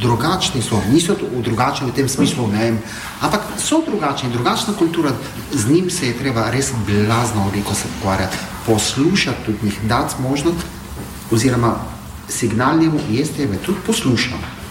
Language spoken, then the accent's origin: Slovenian; Syria; Slovenian is a second language; now in Slovenia; Ko sem jaz prišel iz Sirije, dejansko, pa sem imel jaz sorodnike tle na Koroškem in brata že tle.